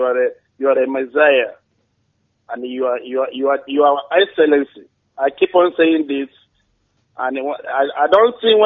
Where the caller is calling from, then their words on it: Dubai, United Arab Emirates; I'm calling from Dubai.